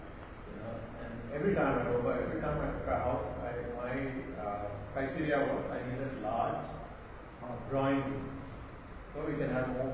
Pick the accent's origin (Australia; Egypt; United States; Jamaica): Australia; we are from Australia.